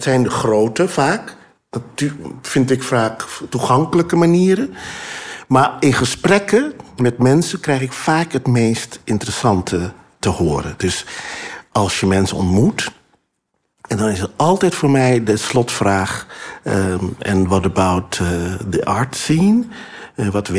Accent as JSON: {"language": "Dutch", "country": "Curaçao", "said": "ik kom van Curaçao, maar ik was altijd wel bezig met de Afrikaanse heritage."}